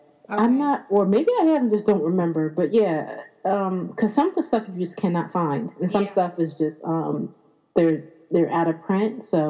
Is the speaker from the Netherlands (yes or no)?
no; Philadelphia, Pennsylvania, United States; Philadelphia, so that's always, there's always pride when I find out that certain actors that I've enjoyed are from my hometown.